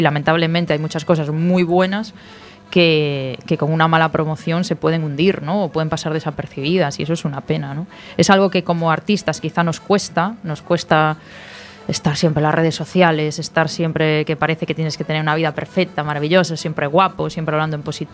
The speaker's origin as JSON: {"language": "Spanish", "town": "A Coruña", "region": "Galicia", "country": "Spain", "said": "claro, nosotros somos de Coruña, entonces estábamos aquí aprovechando las navidades con la familia"}